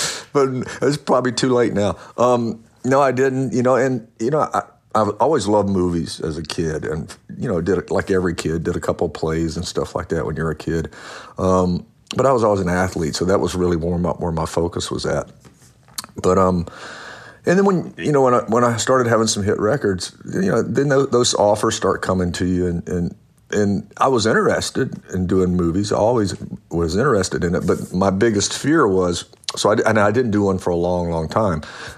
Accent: Louisiana, United States; born there; and I was born in Louisiana.

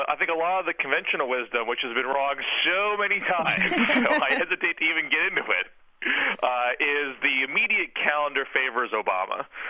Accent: New York, United States; I'm from New York. I mean, I can remember the Senate race in 1992 with Bob Abrams.

